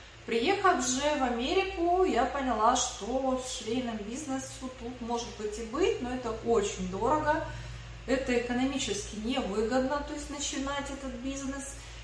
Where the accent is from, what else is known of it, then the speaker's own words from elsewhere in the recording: Ukraine; И это не связано с тем, что я с Украины